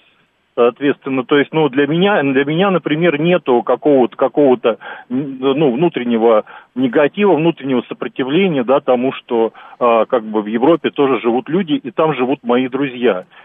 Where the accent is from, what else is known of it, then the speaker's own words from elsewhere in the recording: Moscow, Russia; я из Москвы.